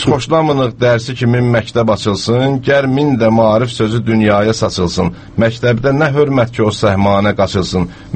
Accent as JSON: {"language": "Azerbaijani", "town": "Jorat", "region": "Sumgait", "country": "Azerbaijan", "tie": "born or raised there", "also_born_or_lived": "Zangezur", "said": "mən Coratda doğulub böyümüşəm, əslən Zəngəzurdan olmağa baxmayaraq"}